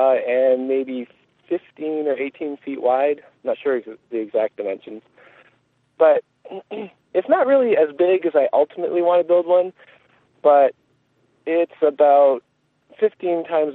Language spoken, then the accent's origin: English; Canada; Well, I'm Canadian. I grew up in the suburbs, and I didn't particularly like the suburbs, which is why I moved out to the woods.